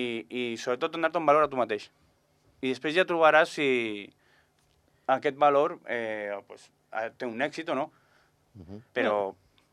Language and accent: Catalan; Badalona, Catalonia, Spain; jo soc de Badalona